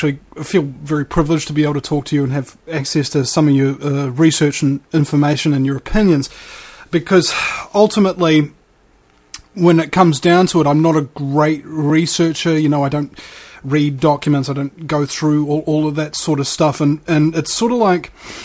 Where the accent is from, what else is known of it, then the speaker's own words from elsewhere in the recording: New Zealand; I'm kind of embarrassed to tell people I'm a New Zealander as well.